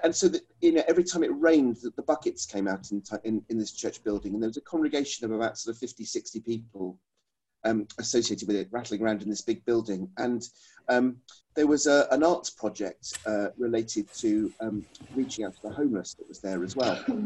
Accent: South East England, United Kingdom; I grew up in Surrey.

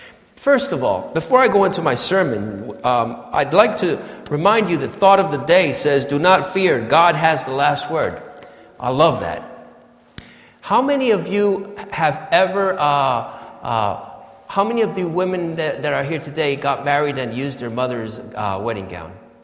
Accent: Puerto Rico; you all know that I come from Puerto Rico.

